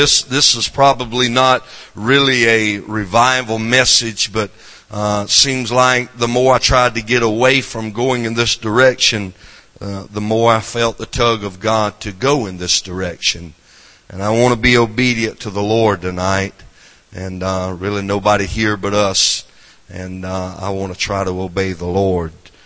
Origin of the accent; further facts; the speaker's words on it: the South, United States; accent: southern; You'd probably already figured out my southern accent, and I reckon you're getting used